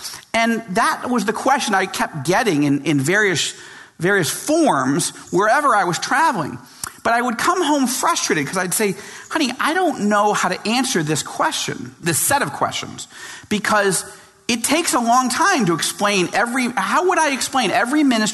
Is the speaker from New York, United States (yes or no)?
yes; New York, United States; She's from New Jersey. I'm from New York.